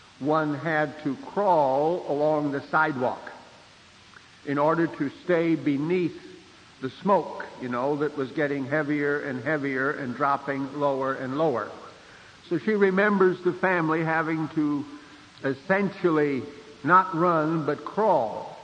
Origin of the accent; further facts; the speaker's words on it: Santa Rosa, California, United States; born there; when I was born in Santa Rosa in Sonoma County, about 3,000 people lived there.